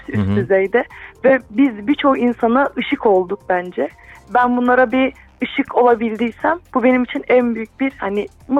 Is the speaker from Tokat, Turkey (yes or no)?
yes; Tokat, Turkey; born there; Ben 27 yaşındayım. Tokat doğumluyum.